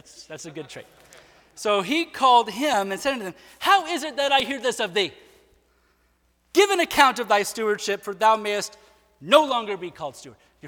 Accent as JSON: {"language": "English", "region": "Nebraska", "country": "United States", "said": "So I'm from Nebraska, so we've got corn and beans, all right?"}